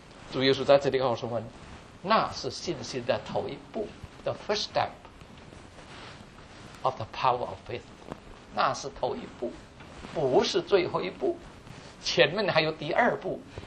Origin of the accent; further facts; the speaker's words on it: China; 我们中国人说，家家都有一份难念的经。